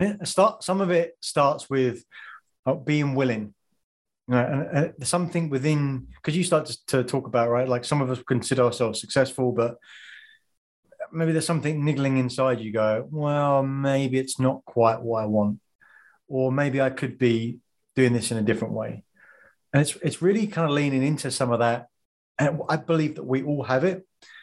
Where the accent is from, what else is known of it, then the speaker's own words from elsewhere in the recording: England, United Kingdom; growing up in England, I worked for almost 20 years in the banking world, all over the world. I've lived in three continents and five locations